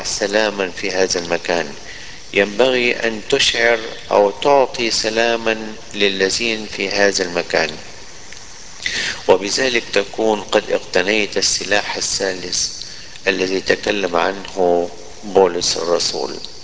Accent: Sudan; يعني عندنا في السودان، في جنوب السودان

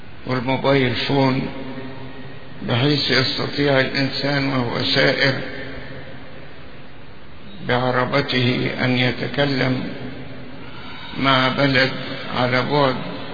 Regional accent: Egypt; مصلين في هذه المناسبة من اجل بلادنا مصر ان يسود فيها السلام والامان والاستقرار وأن يتحسن اقتصادنا.

